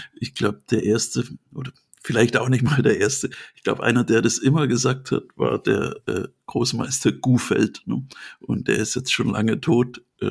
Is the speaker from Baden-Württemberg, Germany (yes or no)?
yes; Baden-Württemberg, Germany; dass ich als Schwabe natürlich immer lieber den Bauern habe als die Kompensation